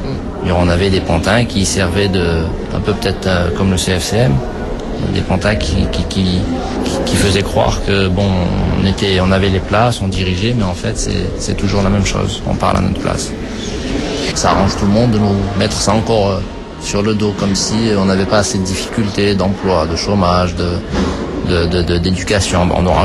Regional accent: Auvergne-Rhône-Alpes, France; Je nie pas mes origines de quartier. Moi, je suis de Clermont-Tonnerre, moi, je suis d'Auvergne. Je suis ici que depuis un an et demi, je vis dans une cité universitaire.

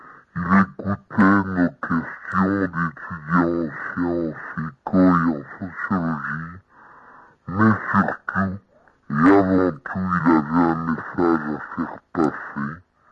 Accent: Belgium; je suis belge.

